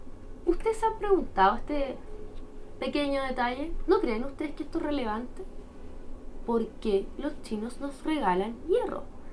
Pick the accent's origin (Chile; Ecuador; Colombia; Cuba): Chile; Encuentran que somos simpáticos los chilenos